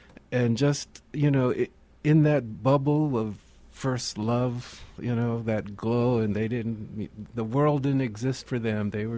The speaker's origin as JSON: {"language": "English", "town": "Berkeley", "region": "California", "country": "United States", "tie": "born or raised there", "said": "And I thought, yeah, well, this is my hometown, Berkeley."}